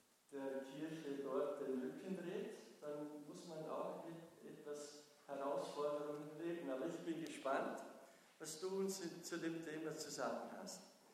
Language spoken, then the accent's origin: German; Vorarlberg, Austria; Ich komme aus dem Bregenzer Wald